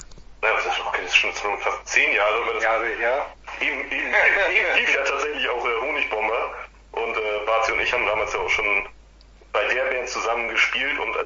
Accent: Hamburg, Germany; ich bin effektiv tatsächlich der Einzige, der auch gebürtiger Norddeutscher ist.

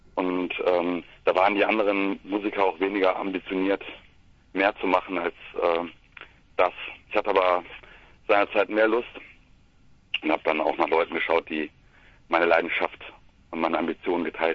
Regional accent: Meerbusch, North Rhine-Westphalia, Germany; Ich komme aus Meerbusch, das ist ein kleines bonziges Kaff zwischen Krefeld, Düsseldorf und Neuss.

